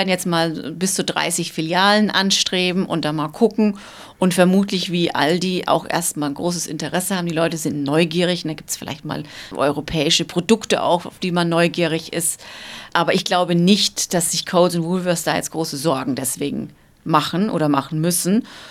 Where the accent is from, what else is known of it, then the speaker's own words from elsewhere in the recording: Germany; now in Australia; das ist natürlich auch, wie wir aufgewachsen sind in Deutschland